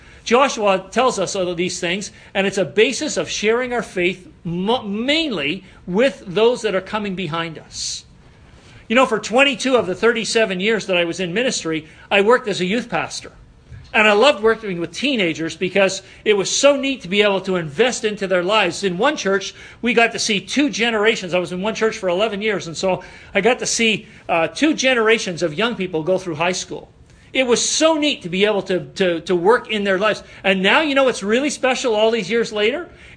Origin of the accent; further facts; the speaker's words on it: Montreal, Quebec, Canada; We're both from Quebec, okay? I'm from Montreal